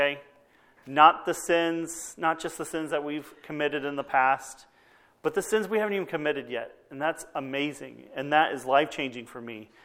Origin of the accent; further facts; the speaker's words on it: Texas, United States; That's kind of what I grew up hearing back in Texas